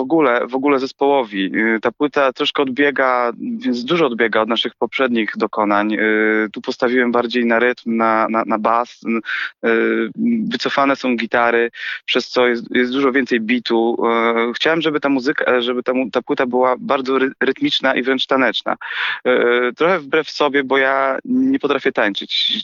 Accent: Opole, Opole Voivodeship, Poland; jestem z Opola

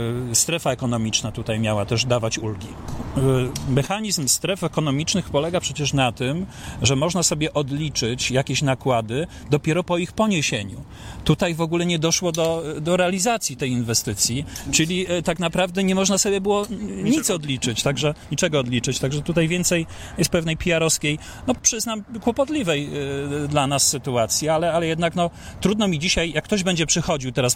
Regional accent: Świętokrzyskie Voivodeship, Poland; kocham Świętokrzyskie i tu mieszkam, jestem tutejszy, a nie spadochroniarz.

